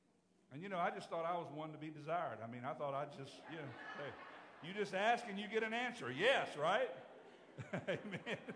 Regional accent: Hertford, North Carolina, United States; I remember growing up in Hertford, North Carolina.

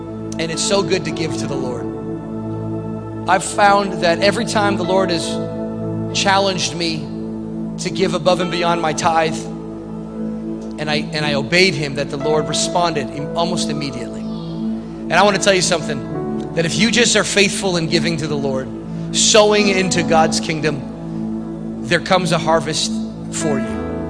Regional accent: Canada; I call them scribblers because I'm from Canada

